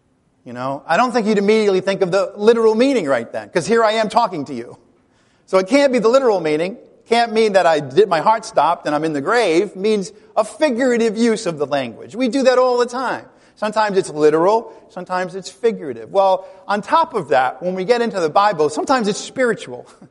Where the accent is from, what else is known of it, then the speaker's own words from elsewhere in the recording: Rhode Island, United States; growing up in Rhode Island, the Italian culture was very prominent.